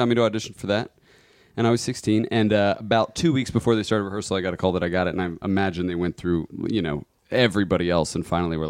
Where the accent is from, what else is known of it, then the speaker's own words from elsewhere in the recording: Ohio, United States; It's, you know, close to my hometown, called Kings Island. And that was when I was 16.